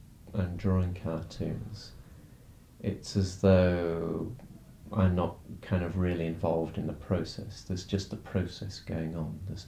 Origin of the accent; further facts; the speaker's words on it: Lowestoft, East of England, United Kingdom; And when I first met him and he discovered I was also from Lowestoft, he was completely amazed by this fact.